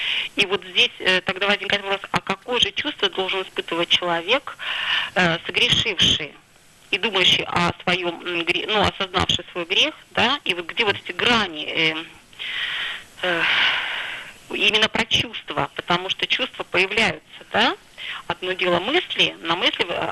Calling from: Moscow Oblast, Russia; я звоню из Подмосковья.

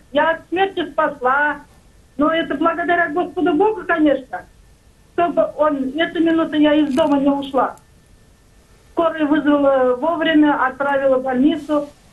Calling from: Cheboksary, Chuvashia, Russia; я из Чебоксара

